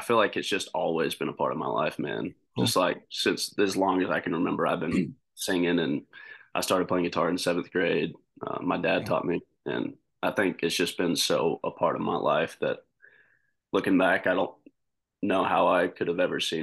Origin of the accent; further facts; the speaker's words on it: Georgia, United States; I grew up in Georgia.